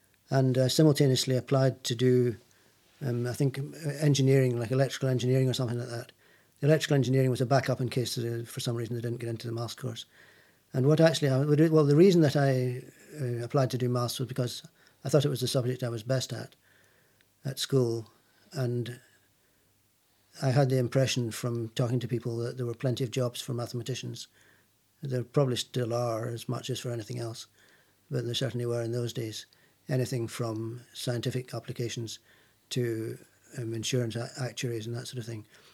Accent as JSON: {"language": "English", "town": "Glasgow", "region": "Scotland", "country": "United Kingdom", "tie": "born or raised there", "said": "I was born in Glasgow on the 18th of February, 1945."}